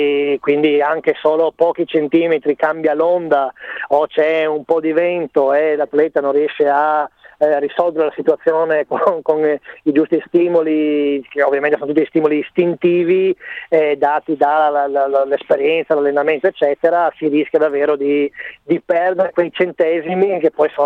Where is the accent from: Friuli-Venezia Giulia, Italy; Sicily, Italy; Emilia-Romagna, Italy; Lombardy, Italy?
Friuli-Venezia Giulia, Italy; sono anche friulano e ogni tanto esce quella friulanità che è in te